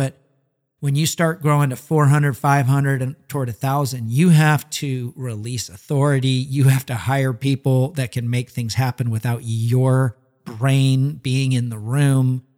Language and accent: English; Colorado Springs, Colorado, United States; So I'm from Colorado Springs. I don't know if our listeners actually know that. Grew up there, have family there.